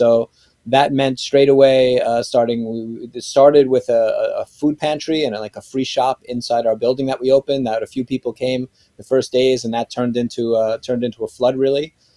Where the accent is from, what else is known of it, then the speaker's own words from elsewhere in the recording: New York City, New York, United States; So I grew up in New York City. I grew up Orthodox Jew, but it was never something that kind of sat well with me.